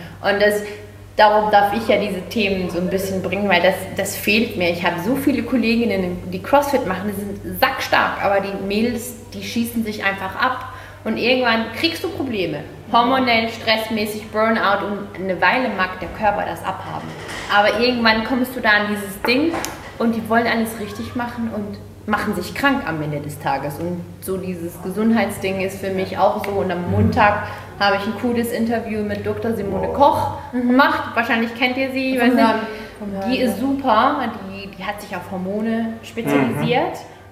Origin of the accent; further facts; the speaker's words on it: Switzerland; wir als Schweizer